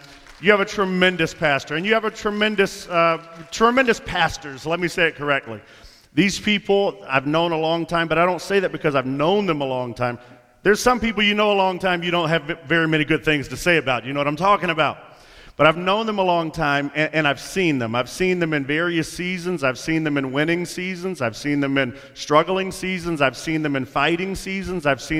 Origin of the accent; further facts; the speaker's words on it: Houston, Texas, United States; We grew up in Houston, you know, a solid 15-hour drive from Orlando, but we went every summer, all of my life.